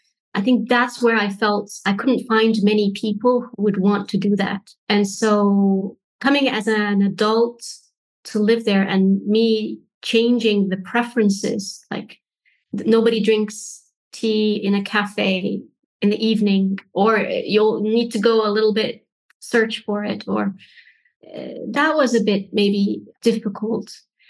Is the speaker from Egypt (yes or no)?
yes; Egypt; now in United Kingdom; Having been in the UK for some time and seeing a lot of Egyptian documentaries around a lot of pharaonic history brings the perception that Egypt has a rich history. And usually when I meet people and I say I'm from Egypt